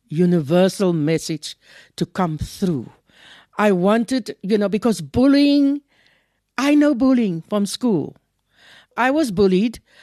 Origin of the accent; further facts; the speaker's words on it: South Africa; first language Afrikaans; English is a second language; Yes, reading in Afrikaans was the freedom that I got. Afrikaans is my mother tongue. It sits in my body.